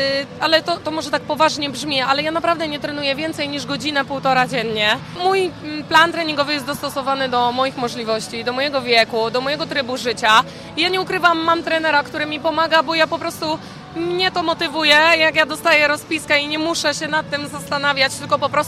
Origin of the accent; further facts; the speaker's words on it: Kołobrzeg, West Pomeranian Voivodeship, Poland; pochodzę z Kołobrzegu, mam 36 lat.